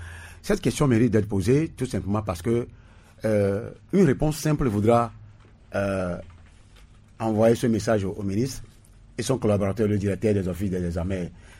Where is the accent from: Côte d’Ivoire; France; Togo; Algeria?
Togo; en termes de d'acquis que nous avons chez nous au Togo, je crois que le Togo mérite aussi d'être au devant.